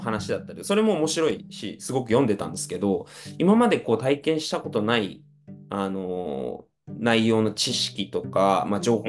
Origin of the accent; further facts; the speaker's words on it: Fukuoka, Japan; でオランダに着いた時は、僕福岡出身なんですけれども、で、